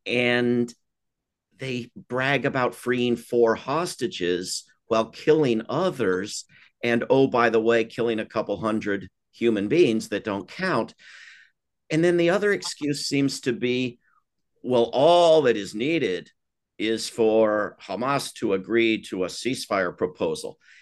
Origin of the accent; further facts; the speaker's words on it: United States; I mean, I grew up in the United States, taught that genocide was the very worst thing.